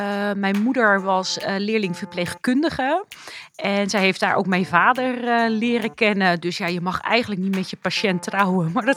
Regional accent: Ridderkerk, South Holland, Netherlands; Ik kom uit Ridderkerk. Ik ben 26 jaar getrouwd.

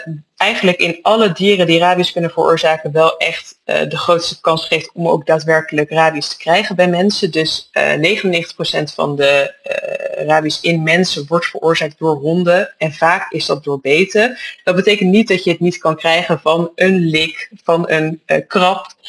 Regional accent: Netherlands; Ik denk dat wij als Nederlanders weinig contact hebben met vleermuizen over het algemeen.

